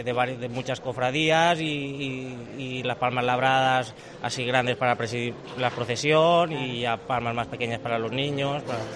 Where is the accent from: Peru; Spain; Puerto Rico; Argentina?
Spain; Elche, Valencian Community; De Elche.